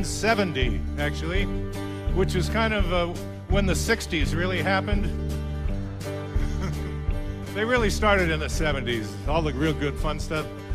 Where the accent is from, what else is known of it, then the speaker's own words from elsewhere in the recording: Springfield, Massachusetts, United States; since I was from Springfield, Massachusetts, and I'd never been there, I didn't know many things about it.